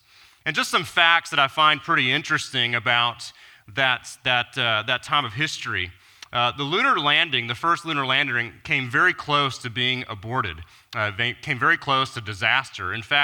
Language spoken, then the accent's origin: English; Houston, Texas, United States; Well, I grew up in Houston, Texas. I think most of you know that. And because I grew up in Houston, perhaps that put inside of me a deep fascination for the space and NASA history.